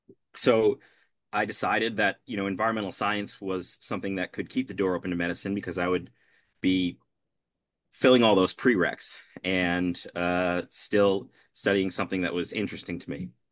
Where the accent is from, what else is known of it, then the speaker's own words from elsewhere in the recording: Rhode Island, United States; also born or lived in Colorado; the National Association of State Foresters annual conference in Providence, Rhode Island, my home state. And that's where I currently am. And I did actually used to live out in Colorado, though.